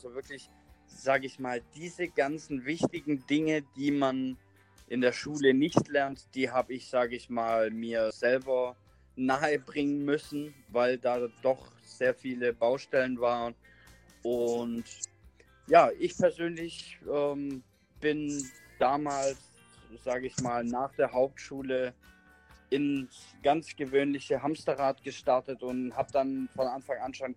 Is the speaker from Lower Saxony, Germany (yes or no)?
no; Stuttgart, Baden-Württemberg, Germany; 27 Jahre jung, komme aus Stuttgart.